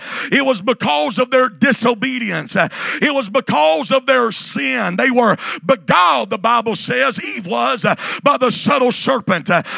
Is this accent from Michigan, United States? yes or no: no; Mississippi, United States; I remember growing up in Northeast Mississippi